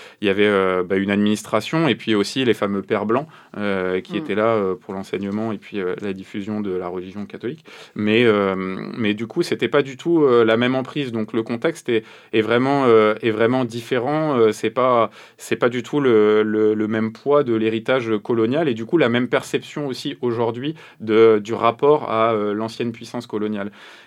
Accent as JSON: {"language": "French", "country": "France", "first_language": "French", "said": "je suis français, c'est ma langue maternelle."}